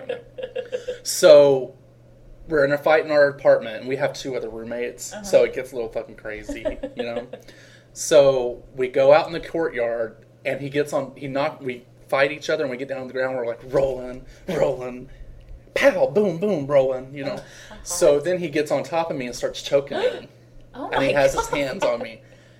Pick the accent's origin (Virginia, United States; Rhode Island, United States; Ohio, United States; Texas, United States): Virginia, United States; Like, I'm white and he's Mexican and he's from California and I'm from Virginia.